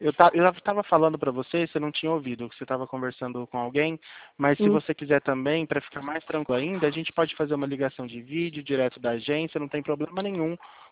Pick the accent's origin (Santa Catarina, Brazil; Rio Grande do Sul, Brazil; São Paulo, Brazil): São Paulo, Brazil; Álvares Machado; Eu sou do interior de São Paulo. Fica aqui Álvares Machado. É perto de Prudente, inclusive, que você citou.